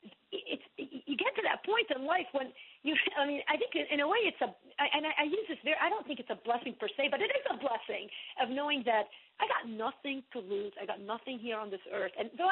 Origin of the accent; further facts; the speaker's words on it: Lebanon; growing up in Lebanon gave me kind of a bird's-eye view of that, even back in the 70s and 80s.